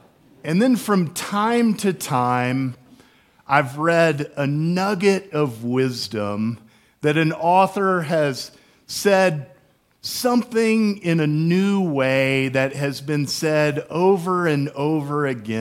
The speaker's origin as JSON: {"language": "English", "town": "Houston", "region": "Texas", "country": "United States", "tie": "born or raised there", "said": "I remember growing up, where I grew up in Houston, there was an old movie theater, the Alabama Theater"}